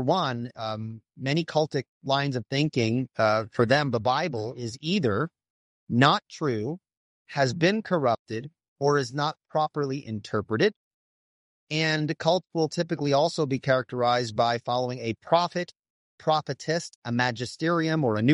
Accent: Long Island, New York, United States; now in North Carolina, United States; Yeah, I grew up on the East Coast, so I grew up on Long Island.

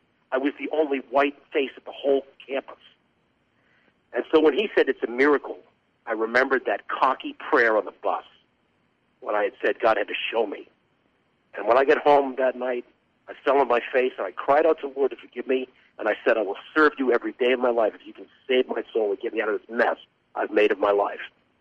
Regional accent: Boston, Massachusetts, United States; I don't know anybody. I'm from Boston. I've only been here 4 days.

